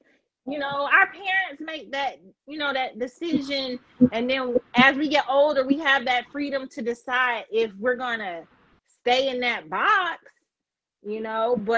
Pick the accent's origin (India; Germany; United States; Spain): United States; I grew up in the United States, African American.